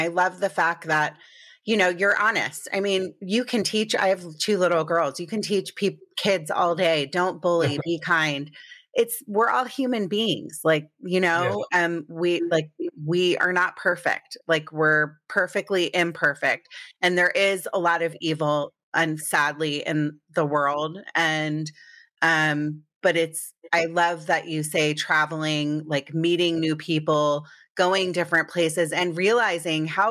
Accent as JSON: {"language": "English", "town": "Potomac", "region": "Maryland", "country": "United States", "tie": "born or raised there", "said": "I grew up in Potomac, Maryland. There was not a whole lot of, like, it was all white people with Volvos, you know?"}